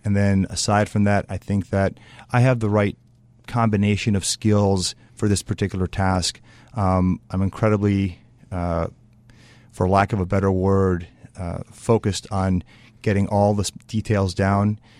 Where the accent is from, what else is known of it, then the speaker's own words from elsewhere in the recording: Chicago, Illinois, United States; So I'm from Chicago.